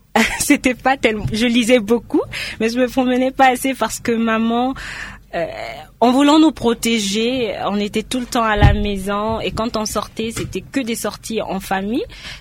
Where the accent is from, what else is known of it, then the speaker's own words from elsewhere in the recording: Central African Republic; also born or lived in Kinshasa, DR Congo; Je suis revenue en 2012, en octobre 2012, oui. Et les raisons, c'est que je suis centrafricaine, mes parents sont ici